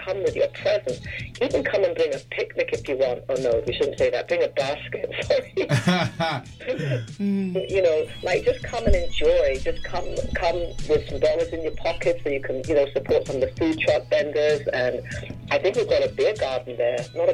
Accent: England, United Kingdom; born there; Parents are from Trinidad and Tobago, and I was born on the colonized island of England.

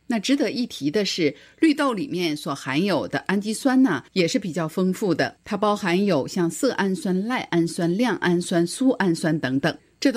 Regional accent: China; 当然我们中国人也很会运用它

